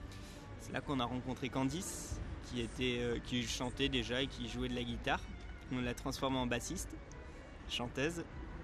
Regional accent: Provence-Alpes-Côte d'Azur, France; now in Aix-en-Provence, France; Nous, on vient des Hautes-Alpes et on est arrivé à Aix pour faire des études.

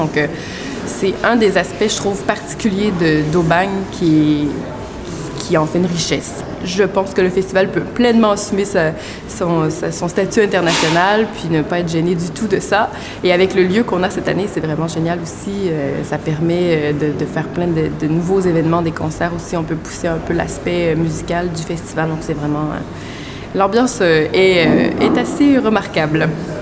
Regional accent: Quebec, Canada; je viens du Québec, je suis ici à titre d'animatrice.

